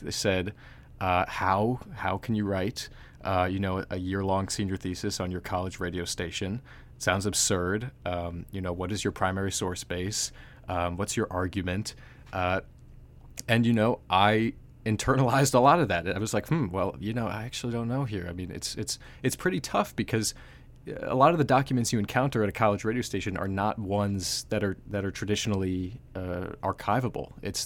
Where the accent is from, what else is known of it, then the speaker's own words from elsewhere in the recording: Simsbury, Connecticut, United States; I am from Simsbury, Connecticut, born and raised there, 2 hours south of Williamstown